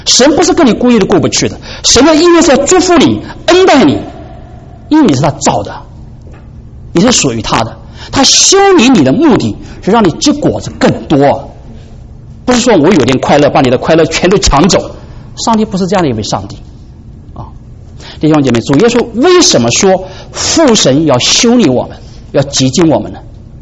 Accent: China; 我们中国人说啊，中国人那种常常写诗啊写词啊写赋啊

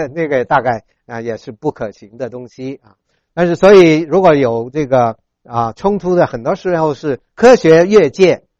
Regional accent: Hong Kong; 我虽然在香港长大，但是我是在山沟里面啊，所以我在山沟里面就看到有神，所以我从小是一个有神论者

